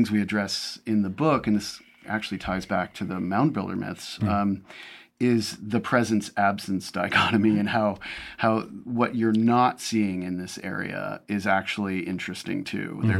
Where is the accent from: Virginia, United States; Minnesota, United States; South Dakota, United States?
Minnesota, United States; the contrast between this region and, as you said, I come from Minnesota, is sort of the absence of a Native presence here.